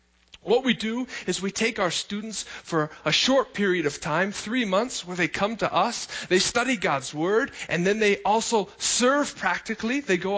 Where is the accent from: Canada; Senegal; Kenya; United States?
United States; Chadron, Nebraska; born there; I was born in Chadron, Nebraska. I am so indebted to this town, to this church, for my spiritual formation